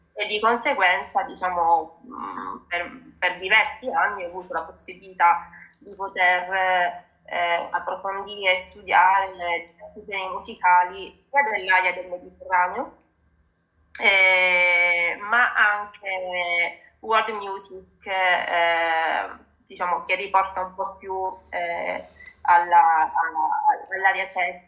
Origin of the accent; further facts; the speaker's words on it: Modica, Sicily, Italy; sono siciliana, in particolare di Modica, provincia di Ragusa.